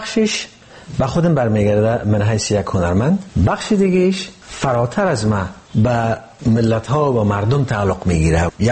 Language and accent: Persian; Afghanistan; born or raised there